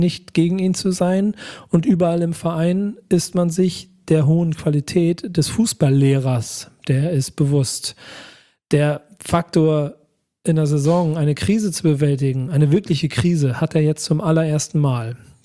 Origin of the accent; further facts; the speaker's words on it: Hamburg, Germany; ich bin aus Hamburg